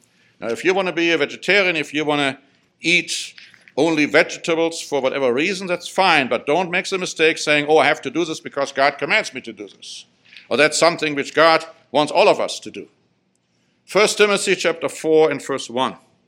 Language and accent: English; Germany; I grew up in Germany.